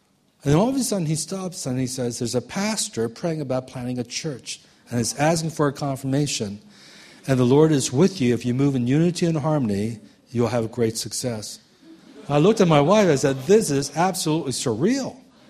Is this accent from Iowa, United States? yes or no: no; Washington, District of Columbia, United States; now in California, United States; when God called me to come to California after growing up in the Washington, D.C. area all my life